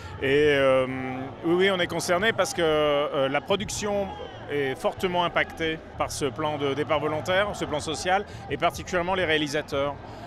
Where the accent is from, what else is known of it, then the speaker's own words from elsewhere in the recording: Lille, Hauts-de-France, France; Ah ben, d'abord parce que je suis lillois